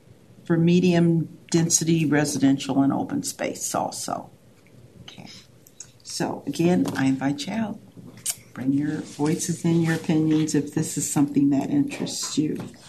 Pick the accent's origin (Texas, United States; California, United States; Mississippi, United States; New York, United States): California, United States; Well, this is my home, but I'm a Californian.